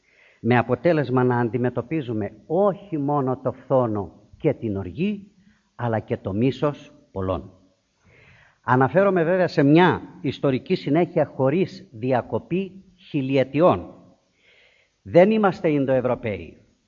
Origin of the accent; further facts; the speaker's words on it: Greece; Έλληνες είμαστε ανέκαθεν. Έτσι διακήρυξαν οι πρόγονοί μας.